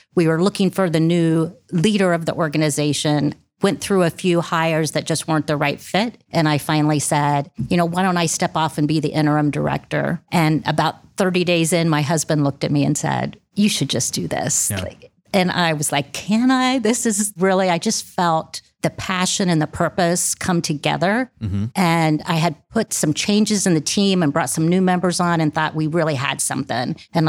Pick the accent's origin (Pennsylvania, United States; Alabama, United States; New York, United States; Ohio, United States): Ohio, United States; Kenton; So I grew up outside of Columbus, small farm community called Kenton, about 60 miles northwest, and loved it.